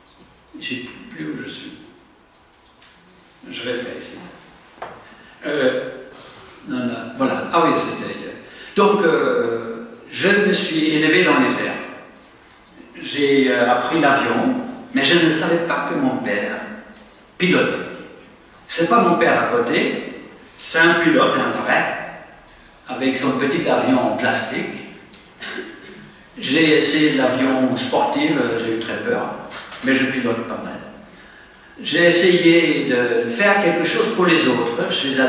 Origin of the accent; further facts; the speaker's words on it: France; J'ai un peu dit, je suis français, je ne viens pas souvent